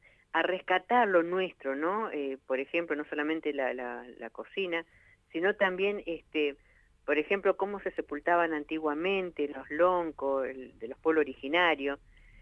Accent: Viedma, Río Negro, Argentina; Bueno, yo soy de Viedma y mi mamá vivía en Los Menucos y se vino a Viedma.

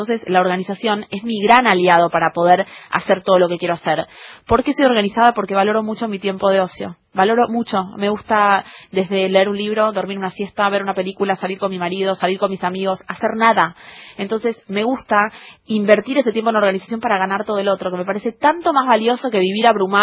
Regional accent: Argentina; primero soy un humano, después soy argentina también.

